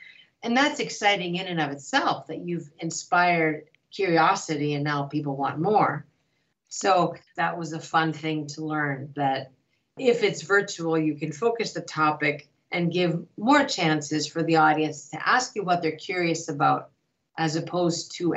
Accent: Greece; As you know, I grew up in Greece

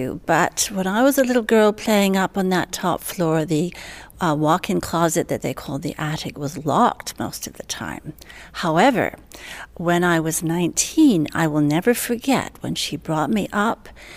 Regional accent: Boston, Massachusetts, United States; And although I was born and raised in Boston, I used to go there every year, at least once a year, spend a lot of time there.

